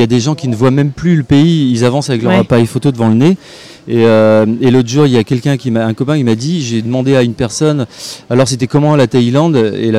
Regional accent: Brittany, France; Par exemple, chez nous en Bretagne, la Bretagne est multiple, hein, on est bien d'accord.

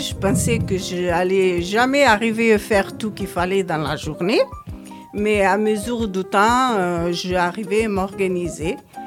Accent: Portugal; French is a second language; now in France; Et je suis portugaise, ça fait 12 ans que je suis en France.

